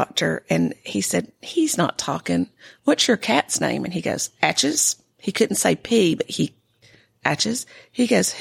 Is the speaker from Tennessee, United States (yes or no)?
yes; Nashville, Tennessee, United States; I grew up in Nashville.